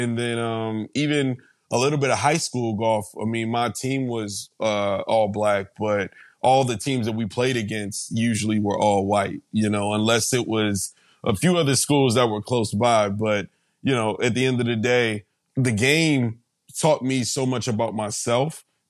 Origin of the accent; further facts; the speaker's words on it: Georgia, United States; growing up in the South, in Georgia, and playing golf